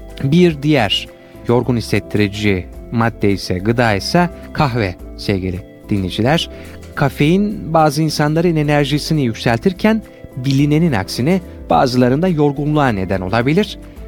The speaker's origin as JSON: {"language": "Turkish", "region": "Konya", "country": "Turkey", "said": "Ama ben mesela Konyalıyım ve Konya'da makarnayı bile, pilavı bile ekmekle yiyen vatandaşlarımız var."}